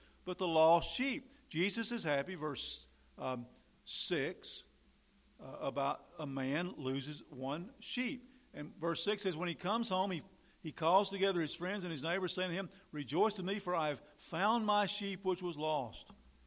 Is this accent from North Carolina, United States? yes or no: yes; North Carolina, United States; I grew up my church in North Carolina